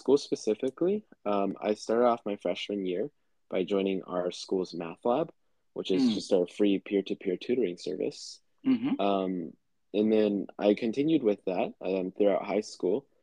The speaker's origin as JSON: {"language": "English", "town": "Tulsa", "region": "Oklahoma", "country": "United States", "said": "I am from Tulsa, Oklahoma. I attended a public high school."}